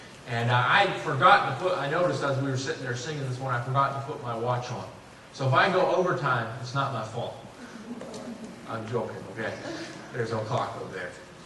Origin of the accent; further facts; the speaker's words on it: California, United States; Do not hold that against me, but I'm from California.